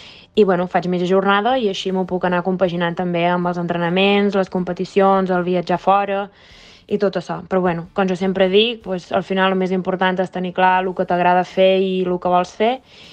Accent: Balearic Islands, Spain; moved away as an adult; jo som de Menorca i vaig haver de marxar a Barcelona a estudiar, ja que Menorca està limitat al mercat de carreres universitàries.

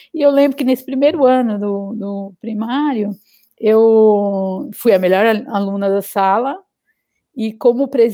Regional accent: São Paulo, Brazil; minha mãe, meu pai e quatro irmãos, e vieram para São Paulo. E eu nasci em São Paulo.

